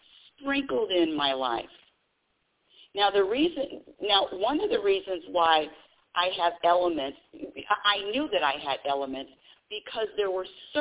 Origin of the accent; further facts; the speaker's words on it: California, United States; When I say really good, I mean I came from California, so enough said.